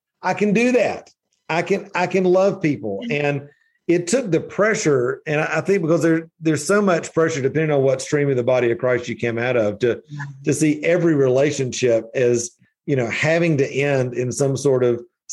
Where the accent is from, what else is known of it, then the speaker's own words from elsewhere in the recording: Atlanta, Georgia, United States; And so, there I am coming out of the Bible Belt, you know, growing up in Atlanta my whole life in the middle of church culture.